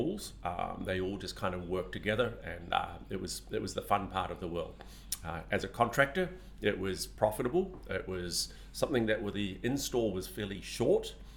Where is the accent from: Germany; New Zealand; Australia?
New Zealand; moved away as an adult; now in United States; My accent is, I'm obviously not from Southern California. I actually came out of New Zealand, and at the ripe old age of 20